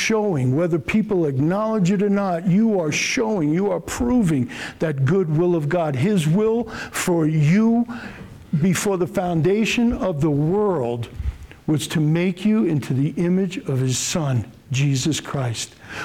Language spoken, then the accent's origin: English; Ireland; No, I'm Irish, but yeah, I know.